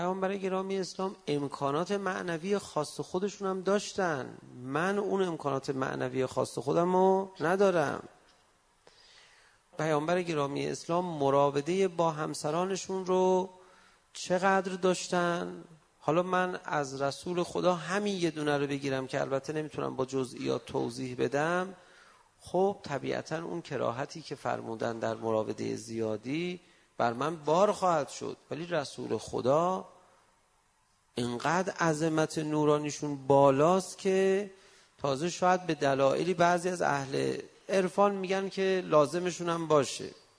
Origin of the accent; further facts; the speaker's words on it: Iran; من ایرانی هستم و به اصطلاح شیعه هستم